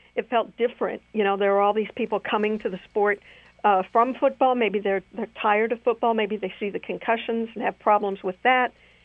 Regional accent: Midwest, United States; It's funny. I grew up in the Midwest. I watched a lot of Cardinals games.

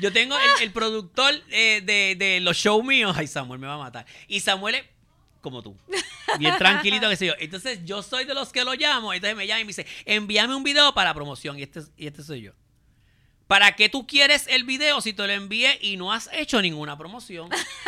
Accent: Santurce, Puerto Rico; Yo me crié en Santurce.

